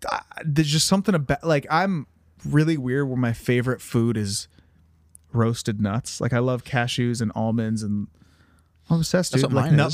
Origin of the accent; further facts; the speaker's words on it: Columbus, Ohio, United States; I'm from Columbus, Ohio.